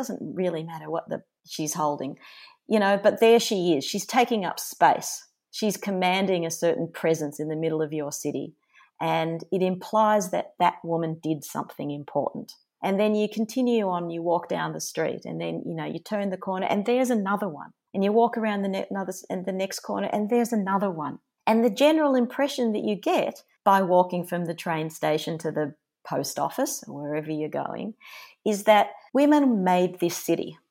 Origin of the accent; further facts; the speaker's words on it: Melbourne, Victoria, Australia; I can imagine doing this in my hometown of Melbourne